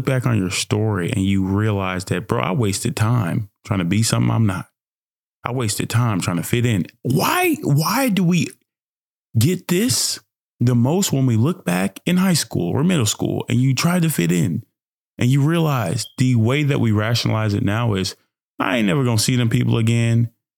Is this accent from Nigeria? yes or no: yes; Nigeria; also born or lived in Dallas, United States / Fort Worth, United States; now in United States; I'm Nigerian, 28 years old, black, beautiful male, by way of Dallas, Texas, by way of Fort Worth, Texas, by way of Nigerian.